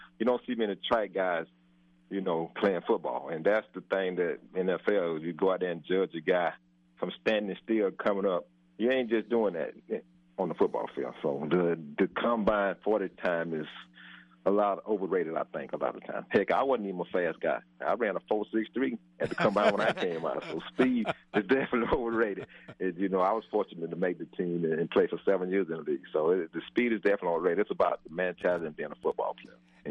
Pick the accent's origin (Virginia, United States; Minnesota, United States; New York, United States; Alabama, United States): Alabama, United States; I can say one thing about, because I'm from Alabama, even though I went to Florida State and I'm back in coaches.